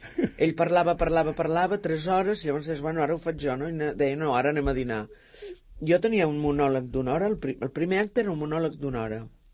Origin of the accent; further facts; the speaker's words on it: Sant Cugat, Catalonia, Spain; jo això ho faig aquí, a Sant Cugat, però perquè és el meu poble.